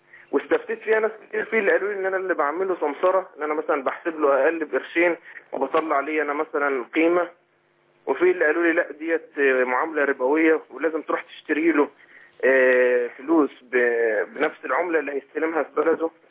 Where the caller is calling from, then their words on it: Libya; أنا بكلم حضرتك من ليبيا.